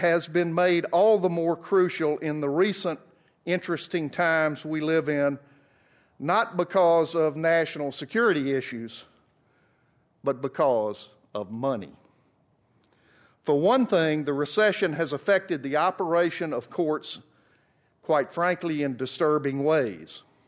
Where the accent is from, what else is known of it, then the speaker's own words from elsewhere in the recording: Alabama, United States; In my home state of Alabama, as in other states, we elect most of our state court judges in partisan elections.